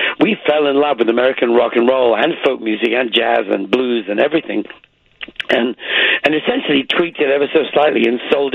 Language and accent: English; England, United Kingdom; Plus, being English, I do love a bad joke and a bad pun.